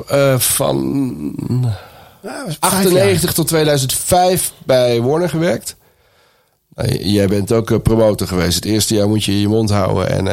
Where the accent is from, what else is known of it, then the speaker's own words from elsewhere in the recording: North Brabant, Netherlands; Ik kwam uit Brabant en dan was toch de leraar, nee, ja, dat kan niet.